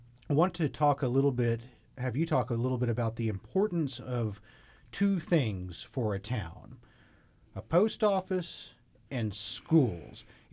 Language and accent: English; McAlester, Oklahoma, United States; And I'm from McAllister down in southeast Oklahoma, and you document several towns in that area, including places like Pittsburgh and Indianola